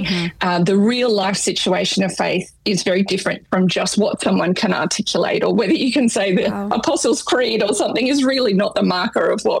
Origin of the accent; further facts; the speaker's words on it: Australia; accent: Australian; Don't ask me to say a word with R at the end, because I always have trouble when I'm in the United States and I ask for a glass of water, as we would say it in Australia, and no one understand